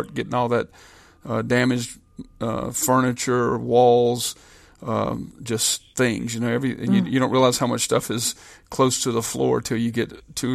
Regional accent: Louisiana, United States; but Louisiana specifically, since this is my home state in Tangipahoa, my home parish, that, you know, we're very resilient.

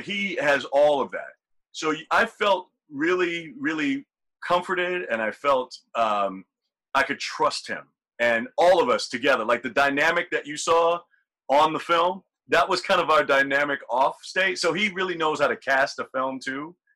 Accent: the South, United States; And I just remember growing up in the South, my mom would always say, I don't understand why folks will have this beautiful car, but yet they live in a shack.

